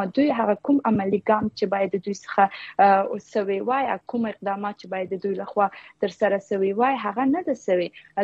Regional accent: Shajoy, Zabul, Afghanistan; زه د یو د افغانستان د یو ولایت، زابل ولایت د یو ولسوالۍ پورې تړاو لرم، شاجوی ولسوالۍ نه راغلم مرکز قلات.

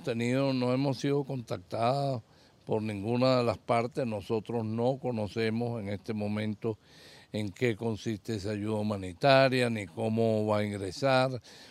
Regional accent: Venezuela; porque somos venezolanos.

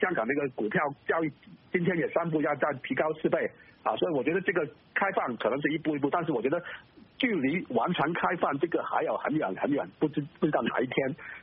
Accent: China; 我们中国人去美国旅游

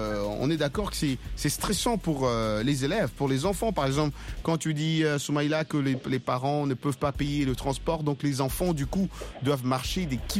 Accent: Kinshasa, DR Congo; moi quand j'ai grandi à Kinshasa

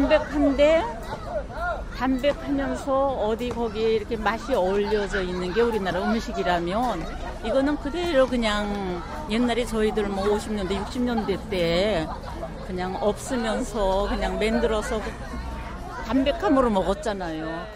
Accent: Cheorwon, Kangwon, North Korea; 제가 45년생이니까 이북 출신이거든요. 철원쪽.

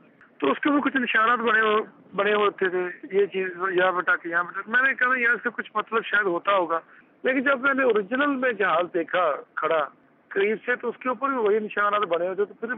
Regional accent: Pakpattan, Punjab, Pakistan; جی، میں ہمیشہ سے یہیں پہ پیدا ہوا. میرے باپ دادا بھی یہیں اسی گاؤں کے رہنے والے.

